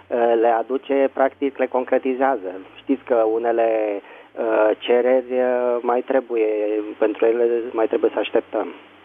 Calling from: Bucharest, Romania; din București.

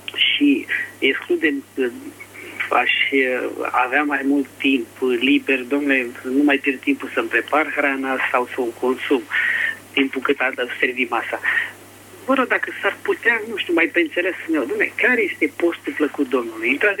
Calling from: Bucharest, Romania; Bună ziua, Nicolae, sunt din București.

